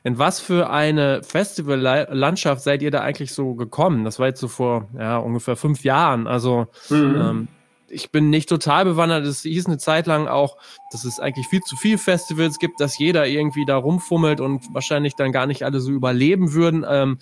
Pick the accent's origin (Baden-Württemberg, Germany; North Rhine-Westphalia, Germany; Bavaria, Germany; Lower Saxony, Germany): North Rhine-Westphalia, Germany; ich komme ja aus der Nähe von OWL, da gibt es so eine ganz lange Tradition dieser Umsonst- und Draußen-Festivals.